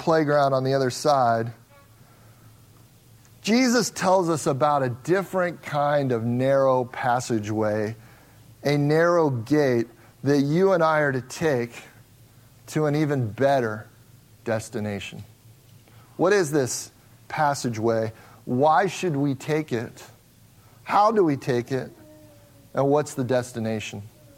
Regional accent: Cincinnati, Ohio, United States; now in Las Vegas, United States; And I grew up in Cincinnati, Ohio, our homes in Cincinnati, Ohio had, you know, much bigger yards than what we have here in Vegas.

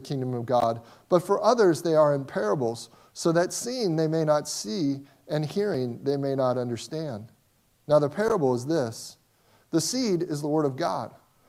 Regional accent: Midwest, United States; I'm from the Midwest, and there you just take a shovel

